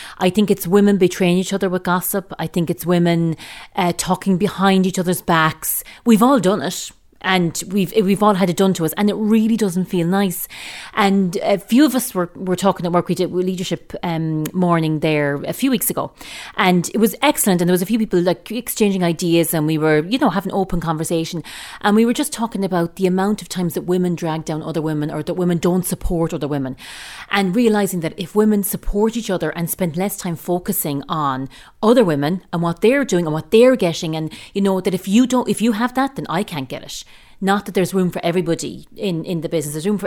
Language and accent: English; Connacht, Ireland; now in Strandhill, Ireland; I live in Strandhill. I'm from Mayo originally